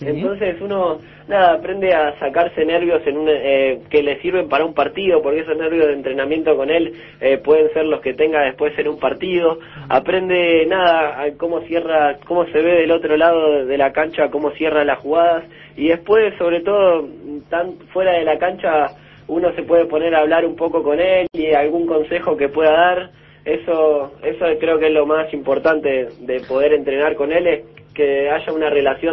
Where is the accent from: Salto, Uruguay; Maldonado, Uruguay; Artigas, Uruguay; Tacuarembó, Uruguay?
Salto, Uruguay; also born or lived in Argentina; Yo nací en Argentina, después de muy chico me fui a vivir a Salto